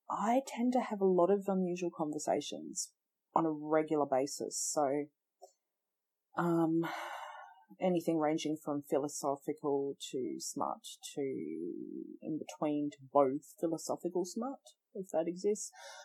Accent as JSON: {"language": "English", "country": "Australia", "said": "Well, I'm Australian, so we don't really fully follow either"}